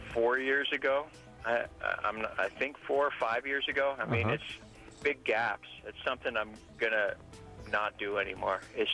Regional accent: Vancouver, British Columbia, Canada; since I grew up in East Vancouver

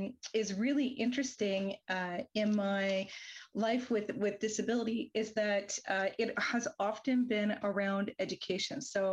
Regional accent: Ontario, Canada; I'm a white cisgender settler. I was born and raised in Northern Ontario, and my family is mostly Canadian, and then our heritage is mostly Irish and Scottish with a little bit of English in there.

